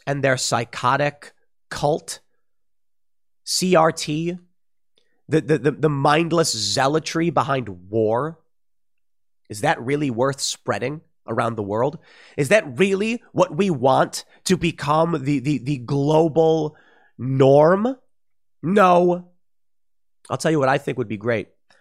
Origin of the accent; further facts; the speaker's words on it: United States; When I see the United States fighting for its interests, I say, I'm an American.